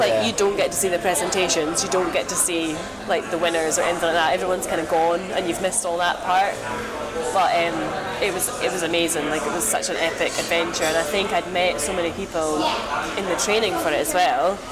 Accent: Turriff, Scotland, United Kingdom; I'm actually originally from Turriff.

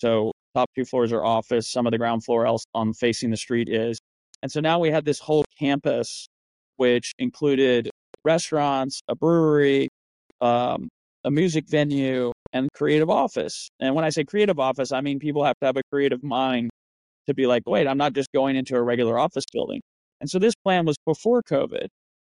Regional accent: West Virginia, United States; I'm originally from West Virginia, and we're building a hotel there.

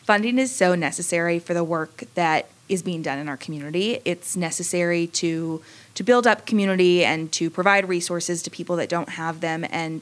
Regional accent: Dallas, Texas, United States; I grew up in Dallas, Texas, and went to Jewish preschool and Sunday school and Hebrew school my whole life

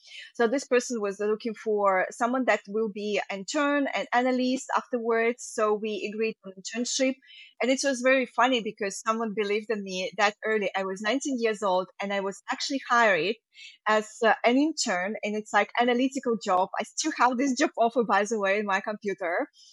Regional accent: Belarus; now in Portugal; I'm originally actually not from Portugal. So I'm based in Portugal right now, but I'm originally from Eastern Europe. And that time I've been living in Belarus. So that's where I'm from. So a post-Soviet country

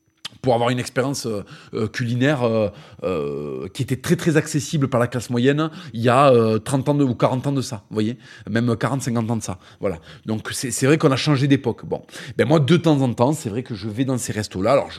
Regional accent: France; j'ai grandi en France, j'ai visité la France

